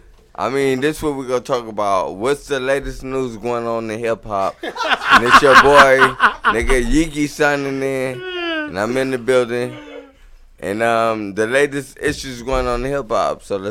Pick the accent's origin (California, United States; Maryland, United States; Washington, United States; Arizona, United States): California, United States; Compton; If you know real rap music, if you know I'm from Eastside Compton, I'm from the Hub City. I'm an Eastside nigga.